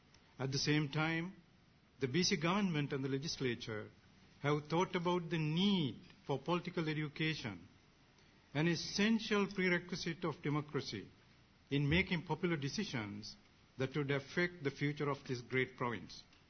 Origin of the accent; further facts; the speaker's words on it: Sri Lanka; moved away; I was born and raised in Sri Lanka. I completed my studies in the United Kingdom, and I worked and lived in a number of countries in Asia, Africa, Europe, and in North America.